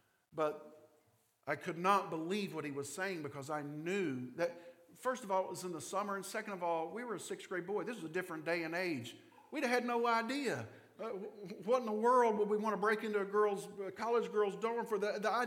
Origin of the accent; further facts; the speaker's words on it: Richmond, Kentucky, United States; in my hometown of Richmond, Kentucky, to get anywhere, you had to cut through cow pastures and then the campus of Eastern Kentucky University.